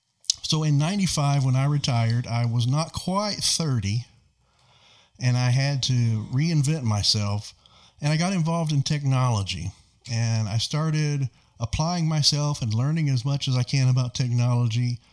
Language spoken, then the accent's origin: English; Kentucky, United States; I was born in Eastern Kentucky in the Appalachian region. My father was a coal miner and my mother was a teenager.